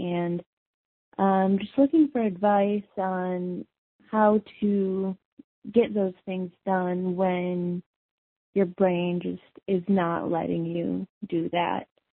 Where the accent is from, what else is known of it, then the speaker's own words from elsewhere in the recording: Wisconsin, United States; I'm from Wisconsin.